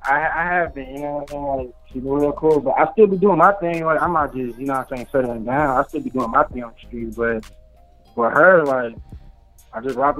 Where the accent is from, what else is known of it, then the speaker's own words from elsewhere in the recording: Inglewood, California, United States; now in Atlanta, United States; I live in Atlanta, but I'm from Inglewood.